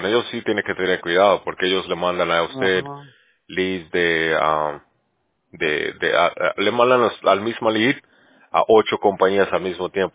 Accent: Bolivia; Ya, yo soy de Sudamérica. Yo soy de Bolivia.

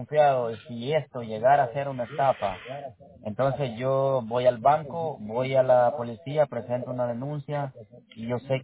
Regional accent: El Salvador; Sí, no, soy del Salvador

